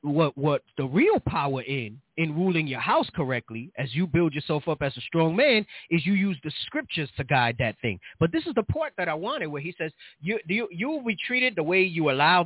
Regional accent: New York, United States; I'm from the Bronx. Oh, praise. Right. I'm actually toned down since I've been out here in the Southwest a little bit.

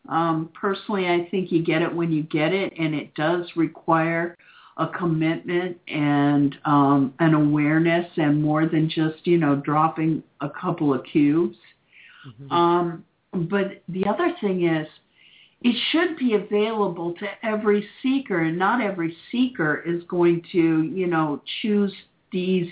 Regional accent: Florida, United States; I grew up in South Florida. Me and the cow patties are right next door. We used to go mushroom picking.

